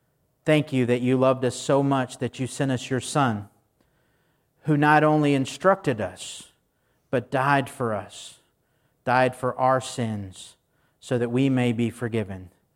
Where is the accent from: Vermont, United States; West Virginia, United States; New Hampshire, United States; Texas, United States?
Texas, United States; Growing up in Texas, there was only one thing that we liked more than the 4th of July, and that was Texas's Independence Day, but that's a Texas thing.